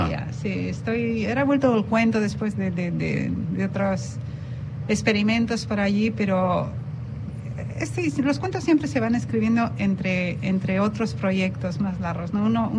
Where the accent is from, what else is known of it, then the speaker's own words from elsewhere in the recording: Germany; yo como alemana o medio alemana, pues para mí el referente también es la feria de Frankfurt